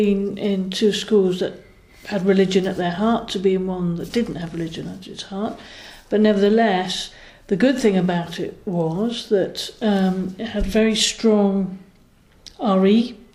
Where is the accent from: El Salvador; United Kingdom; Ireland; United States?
United Kingdom; Gravesend, South East England; I was born in Kent and brought up in Gravesend in Kent.